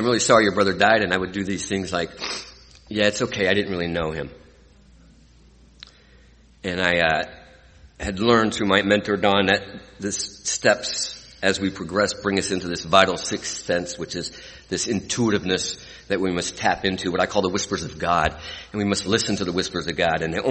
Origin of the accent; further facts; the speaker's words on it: Stockton, California, United States; I grew up in Stockton, California. Anyone from California? Do you know Stockton? Yes, it's a good place to be from.